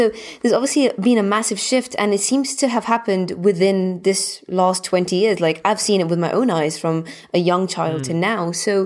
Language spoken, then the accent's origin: English; Gibraltar; when I was in Gibraltar and I was raised in Gibraltar, mm-hmm. Pale. It's a small country near Spain.